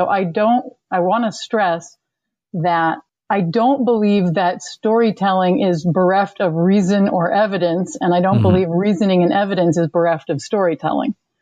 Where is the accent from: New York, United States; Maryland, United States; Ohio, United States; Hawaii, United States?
New York, United States; New York City; also born or lived in Michigan; I grew up in New York City, and we spent summers in rural Michigan.